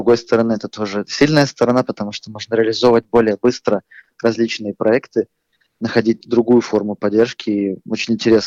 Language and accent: Russian; Saint Petersburg, Russia; born there; Я родился в Ленинграде, теперь в Санкт-Петербурге